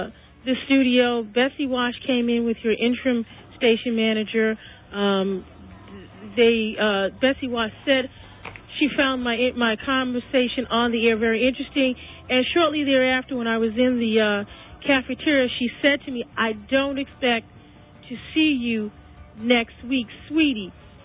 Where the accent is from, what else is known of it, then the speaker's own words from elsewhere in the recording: New York, United States; moved away as an adult; now in Washington, D.C., United States; I am from Harlem and left New York in 1995 to come to Washington, D.C., in order to pursue a degree.